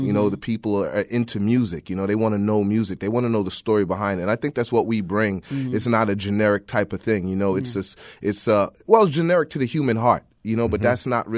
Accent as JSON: {"language": "English", "country": "United States", "tie": "born there", "said": "I'm Jamaican, you know, born in America."}